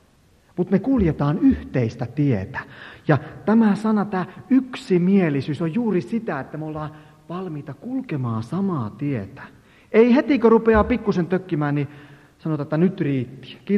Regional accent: Ostrobothnia, Finland; Mä oon Pohjanmaalta kotoisin

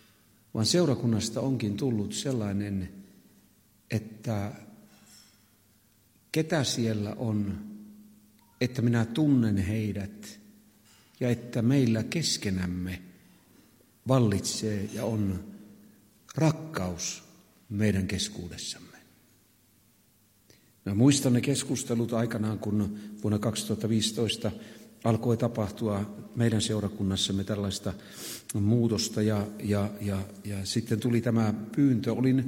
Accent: Savo, Finland; Ei varmastikaan täällä päin, mutta meillä Savossa niitä on

